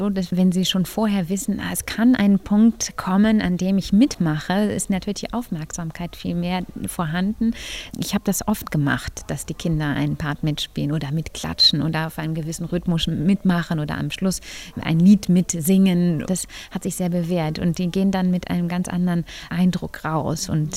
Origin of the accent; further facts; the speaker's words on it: Hamburg, Germany; now in Stuttgart, Germany; weil ich komme ja auch aus Hamburg, da sind die Leute auch wesentlich trockener.